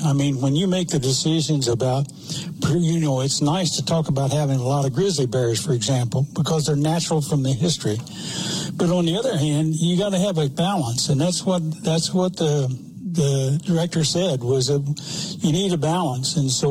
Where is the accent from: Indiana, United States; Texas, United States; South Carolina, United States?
Indiana, United States; even though that I'm from Indiana, I joined the Western Caucus